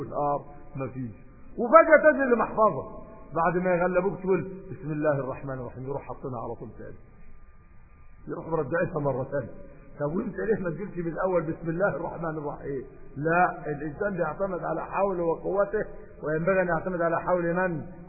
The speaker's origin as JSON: {"language": "Arabic", "region": "Upper Egypt", "country": "Egypt", "said": "وخصوصا عندنا الان في الصعايدة بلدنا، انا صعيدي بالذات"}